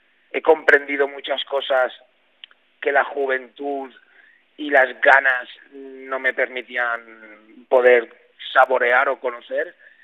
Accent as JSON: {"language": "Spanish", "town": "Alcoy", "region": "Valencian Community", "country": "Spain", "tie": "born or raised there", "said": "Yo soy de Alcoy de toda la vida."}